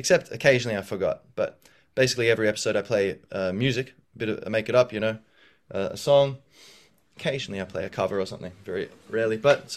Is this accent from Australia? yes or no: yes; Australia; now in Ireland; I'm Irish and I'm Australian. I love both countries. I was raised in Australia, born and raised in Australia. My parents are both Irish, but now they're Australian. They emigrated in the 80s.